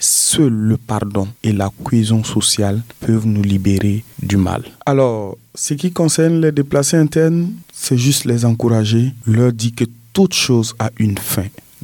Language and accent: French; Côte d’Ivoire; now in Burkina Faso; Je suis né en Côte d'Ivoire. J'ai grandi en Côte d'Ivoire. Et c'est dans les années 2000 que je suis arrivé dans mon pays, le Burkina Faso.